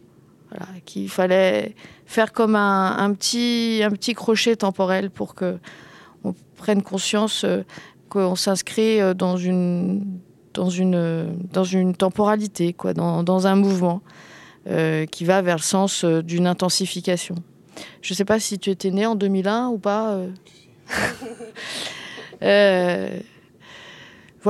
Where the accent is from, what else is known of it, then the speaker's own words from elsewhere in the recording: Paris, Île-de-France, France; je suis parisienne, j'habitais dans l'Est parisien